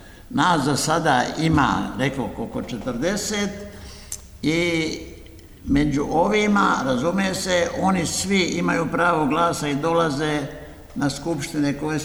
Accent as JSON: {"language": "Serbian", "town": "Ravni", "region": "Šumadija and Western Serbia", "country": "Serbia", "tie": "born or raised there", "also_born_or_lived": "France", "moved": "as an adult", "lives_now": "Italy", "said": "Ja sam rođen kod Užica u Ravnima, tamo sam svršio gimnaziju, učiteljsku školu, pošto sam učio još u Francuskoj i tu me sreća ili nesreća donela i tu se još nalazim"}